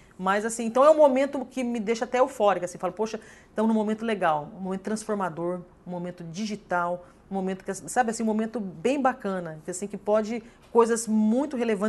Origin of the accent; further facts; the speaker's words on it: São Paulo, Brazil; now in Porto Alegre, Brazil; eu cheguei aqui em Porto Alegre, né? Quer queira, quer não, eu vim de São Paulo, sou paulista, vim para cá.